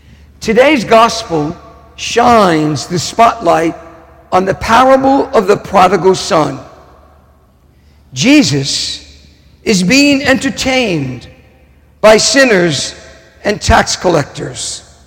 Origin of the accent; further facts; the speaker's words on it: Metairie, Louisiana, United States; Growing up in Old Metairie, I went to the Grand and Arion theaters on Metairie Road.